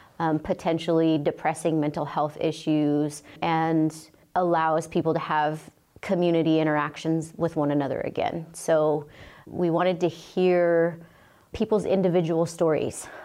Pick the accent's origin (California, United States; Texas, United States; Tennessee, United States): California, United States; Hoopa; I'm a Hoopa Tribal member. I was born and raised here in Hoopa on the Trinity River.